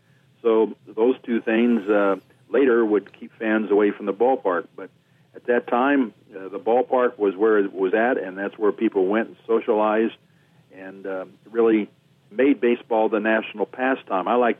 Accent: Los Angeles, California, United States; So I grew up in Los Angeles, and before the Dodgers got out there, Los Angeles had two teams

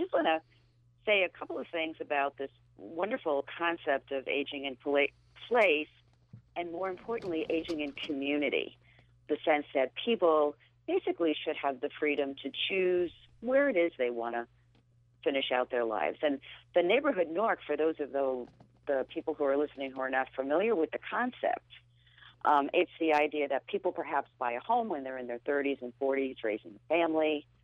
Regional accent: Albany, New York, United States; from Albany, New York.

